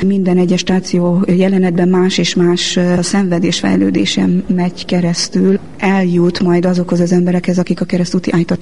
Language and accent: Hungarian; Korond, Harghita, Romania; now in Hungary; amikor én Erdélyből, Korondról áttelepültem 94-ben Magyarországra